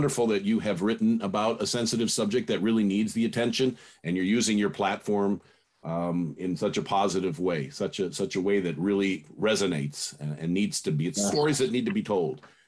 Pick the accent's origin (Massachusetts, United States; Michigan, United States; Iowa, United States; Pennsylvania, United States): Michigan, United States; Detroit; I'm from Detroit, so I love